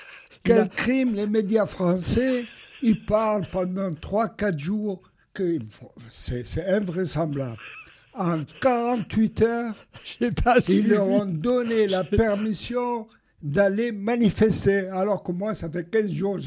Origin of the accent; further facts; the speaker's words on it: France; je suis français